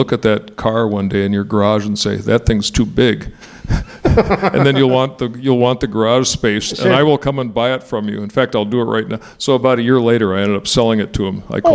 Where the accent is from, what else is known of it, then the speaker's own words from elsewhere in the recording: Wisconsin, United States; I grew up in Wisconsin and spent a lot of time working in an unheated garage, on a cold floor working on cars